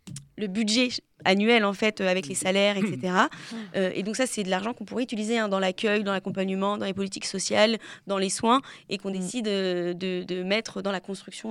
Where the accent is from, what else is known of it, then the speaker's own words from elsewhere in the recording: Nantes, Pays de la Loire, France; C'est vrai que comme on est nantais et nantaise, on va déjà en enlever un.